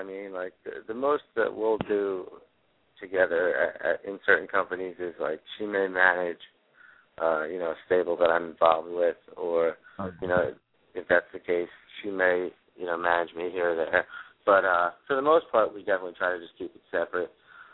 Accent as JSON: {"language": "English", "town": "Bristolboro", "region": "Pennsylvania", "country": "United States", "tie": "born or raised there", "said": "when we did a charity event in my hometown of Bristolboro, Pennsylvania."}